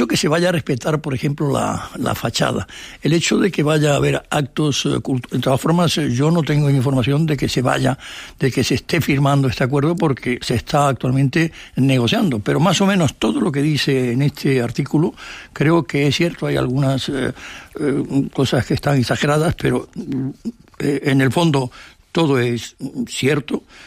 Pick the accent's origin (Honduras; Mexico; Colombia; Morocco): Morocco; Tangier, Tanger-Tetouan-Al Hoceima; also born or lived in Ksar el Kebir; Yo nací en Alcázar Quibir, pero al año me fui con mis padres a Tánger, y ahí estuve viviendo durante 27 años.